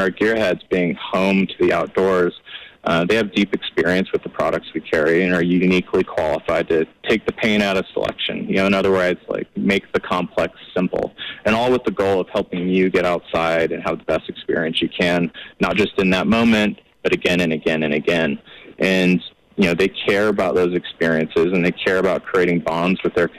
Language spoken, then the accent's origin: English; Utah, United States; I'm a Utah native. I grew up in the Wasatch Front